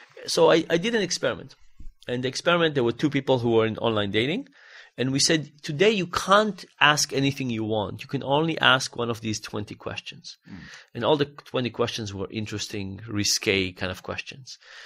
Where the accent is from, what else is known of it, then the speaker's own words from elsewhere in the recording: Israel; I grew up in Israel.